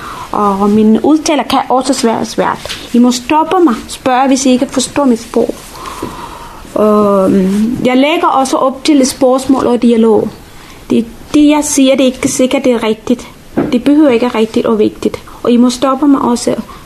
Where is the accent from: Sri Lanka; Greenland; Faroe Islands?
Sri Lanka; Danish is a second language; moved away as an adult; now in Denmark; Jeg er født og opvokset på Sri Lanka. Jeg kom til Danmark som 21-årig. Jeg har boet i Danmark 20 år. Så jeg er den første generations indvandrer